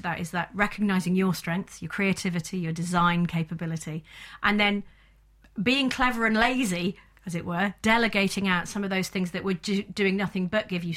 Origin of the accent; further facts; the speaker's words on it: Birmingham, West Midlands, United Kingdom; accent: Brummie; I'm a Brummie, born and bred, very proud of that fact. And no, I don't have that much of a pronounced accent. I have the odd intonation.